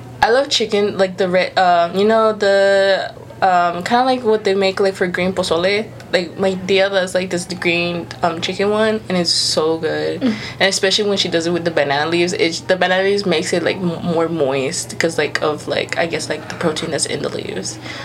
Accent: Houston, Texas, United States; Since I am from Houston

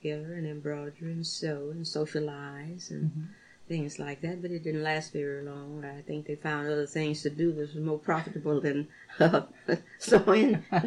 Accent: Louisiana, United States; now in Kingsville, United States; Of course, I was from Louisiana, and I didn't know anything about 19th of June.

